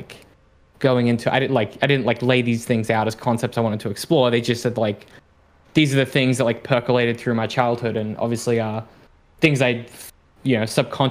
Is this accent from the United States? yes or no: no; Australia; plus like the isolationism that I grew up with in Australia